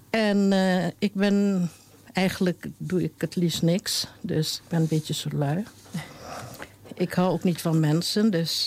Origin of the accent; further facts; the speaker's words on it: Indonesia; moved away as an adult; now in Portugal; Ik kom uit Indonesië en ik heb me nergens ooit thuis gevoeld dan in Indonesië.